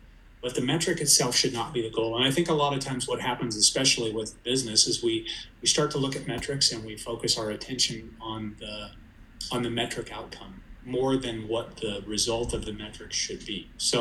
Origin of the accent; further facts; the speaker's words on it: Colorado, United States; So, and I'm from Colorado, so I'm maybe cheating a little bit here